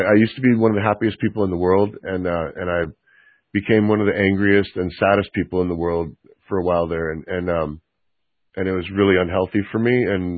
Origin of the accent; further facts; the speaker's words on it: Monterey, California, United States; I grew up in Monterey, California. So, like, I grew up washing boats for rich people.